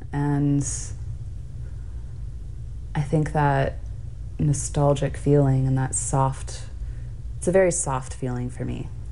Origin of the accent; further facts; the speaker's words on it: Utah, United States; also born or lived in Las Vegas; That was mainly in Utah. I was born in Las Vegas, but we spent some time in Utah.